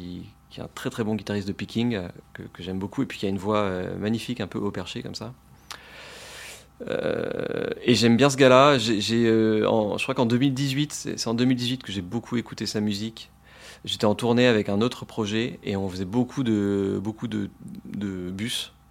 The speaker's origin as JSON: {"language": "French", "region": "Brittany", "country": "France", "tie": "born or raised there", "said": "Moi j'ai grandi à la campagne, j'ai grandi en Bretagne, à la campagne à côté de Brest, mais j'étais quand même à côté d'une grande ville, quoi."}